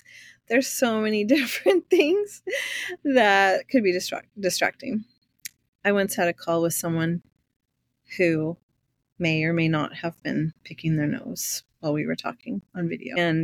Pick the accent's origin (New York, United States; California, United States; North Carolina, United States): California, United States; I grew up in California and it was back in those days. So I was a Valley girl for sure.